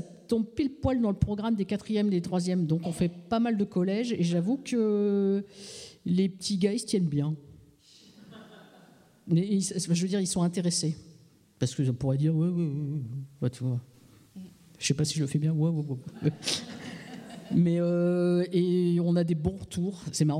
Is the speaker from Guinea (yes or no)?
no; Lille, Hauts-de-France, France; je viens des HDF, moi, Hauts-de-France, c'est pas HDR. Je viens de Lille, quoi.